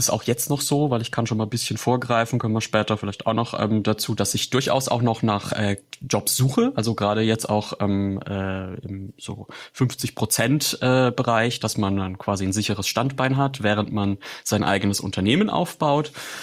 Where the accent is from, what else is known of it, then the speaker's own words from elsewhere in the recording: Baden-Württemberg, Germany; Ich komme aus Baden-Württemberg, ich kann das.